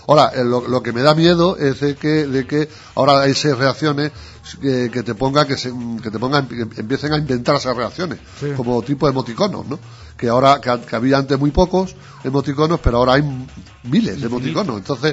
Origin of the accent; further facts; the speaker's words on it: Spain; los españoles somos uno de los países europeos al menos que más utilizan las redes sociales